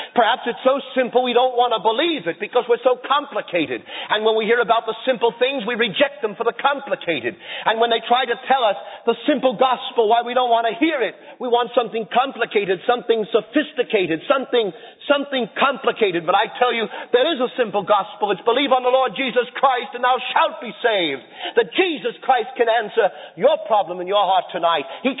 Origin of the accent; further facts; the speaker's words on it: Coney Island, New York, United States; I remember as a young boy in a ghetto growing up in Coney Island, I was a threat to society.